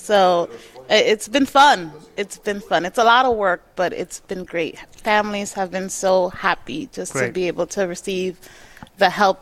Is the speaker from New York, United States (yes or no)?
yes; New York, United States; I'm not from Hartford, no. I'm from New York.